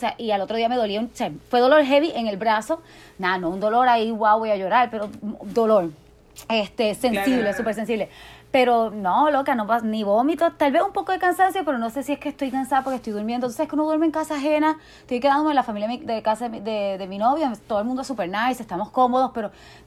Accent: Puerto Rico; soy de Puerto Rico, soy cantautora

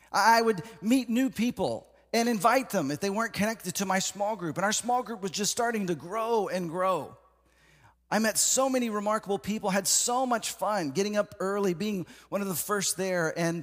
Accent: Texas, United States; also born or lived in Seattle; So I grew up in Texas, and we had high hopes moving to Seattle to help plant a church, me and my wife, newlyweds, going to a place we'd never been before.

